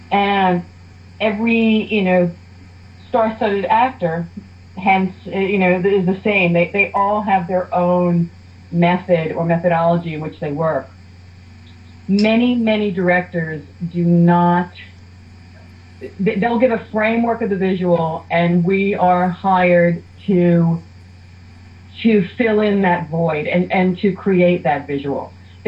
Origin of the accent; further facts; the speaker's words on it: New York, United States; I grew up in New York and studied art, painting, printmaking, and then went on to stage design, theater arts.